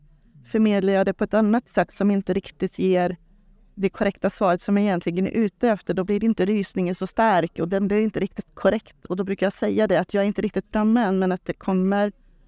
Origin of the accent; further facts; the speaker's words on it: Trollhättan, Västra Götaland County, Sweden; Jag är född upp också i Trollhättan, så jag bor där.